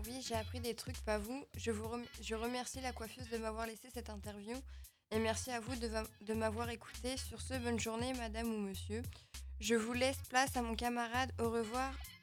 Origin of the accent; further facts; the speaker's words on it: Évreux, Normandy, France; J'ai 14 ans et je viens d'Évreux.